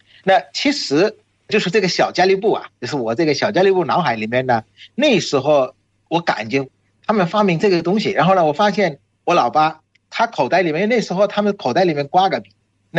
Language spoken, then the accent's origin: Chinese; Bangladesh; Chinese is a second language; 我们孟加拉人，我相信啊